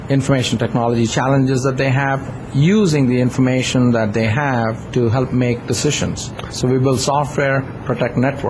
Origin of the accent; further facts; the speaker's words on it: Chennai, Tamil Nadu, India; English is a second language; moved away as an adult; now in United States; I grew up in Madras